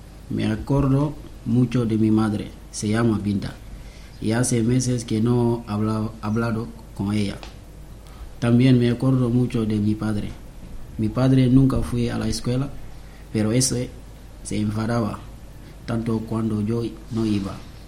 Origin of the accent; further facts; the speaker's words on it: Ziguinchor, Senegal; born there; first language Mandinka; Spanish is a second language; Yo nací en Ziguinchor, es un pueblo de Senegal. Soy de la etnia Mandeng. Nuestra lengua es Mandeng, pero también puedo hablar en Yola, Wolof y francés.